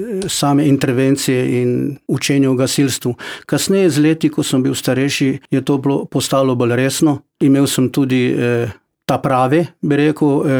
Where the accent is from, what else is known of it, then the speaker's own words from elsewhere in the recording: Prezid, Primorje-Gorski Kotar County, Croatia; also born or lived in Rijeka; Rodil sem se v Reki, na Hrvaškem. Otroštvo in mladost pa sem preživel v Prezidu, prav tako na Hrvaškem.